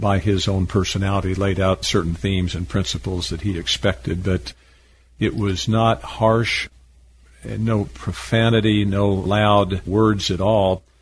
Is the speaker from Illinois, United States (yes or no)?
no; Norman, Oklahoma, United States; From the time we were younger, we were always in Sunday school, and it was an important part of my growing up in Norman.